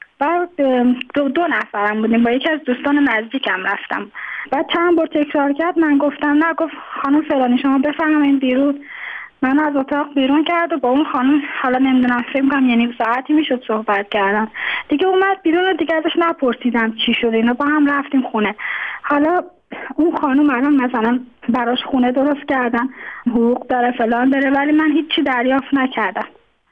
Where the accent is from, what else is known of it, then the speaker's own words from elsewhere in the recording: Tehran, Tehran Province, Iran; born there; moved away as an adult; now in Mashhad, Iran; من خودم متولد تهرانم، اینجا به دلایل ازدواج کردم اومدم اینجا، حالا موندگار شدم دیگه، توان بازگشت نداشتم.